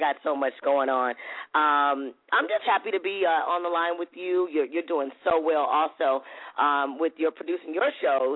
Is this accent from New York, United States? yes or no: no; Compton, California, United States; I'm from Compton, so you know I got to represent Compton. I got Compton, baby, you know?